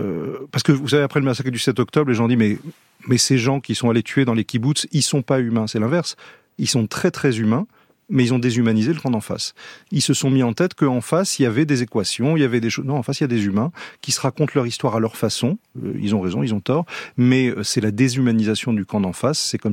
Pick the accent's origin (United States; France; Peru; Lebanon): France; Non, moi je suis français. Moi je suis français plus, parce qu'il y a toujours ce truc de double allégeance. Moi, ma famille paternelle est israélienne.